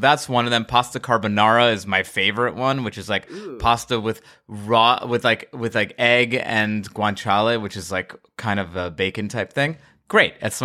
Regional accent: New York, United States; now in Los Angeles, United States; Listen, okay, first of all, I'm a New Yorker. I live in LA.

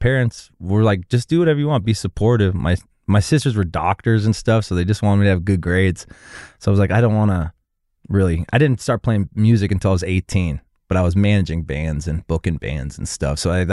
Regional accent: California, United States; And I grew up in the Valley.

